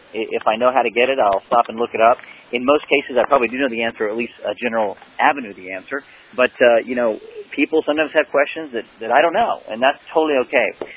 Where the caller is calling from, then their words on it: California, United States; I'm calling in from California, and there will be some background noise today.